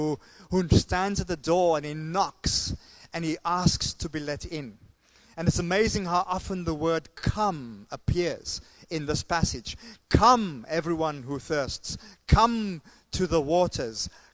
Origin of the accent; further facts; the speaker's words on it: South Africa; I come from South Africa